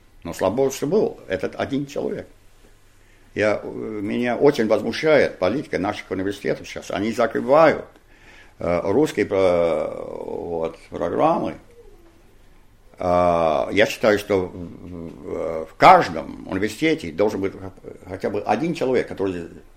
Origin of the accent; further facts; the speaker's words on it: Georgia, United States; Но как южанин, я понимаю такие вопросы. Я вырос там в штате Джорджия, ну, вы знаете